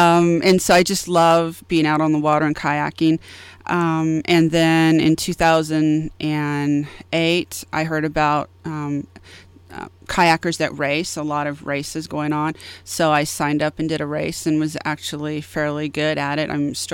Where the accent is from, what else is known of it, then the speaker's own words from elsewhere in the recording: Missouri, United States; My parents took us to the Lake of the Ozarks. I'm from Missouri.